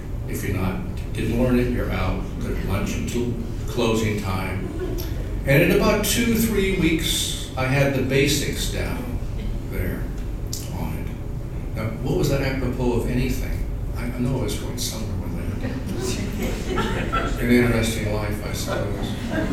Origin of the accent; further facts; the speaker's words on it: San Francisco, California, United States; And I said, I'm from San Francisco.